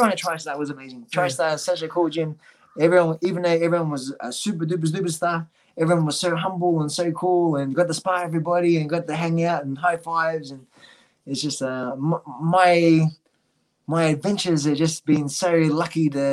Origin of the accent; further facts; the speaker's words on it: Australia; So so many Thais would come up to me going, where are you from? Australia.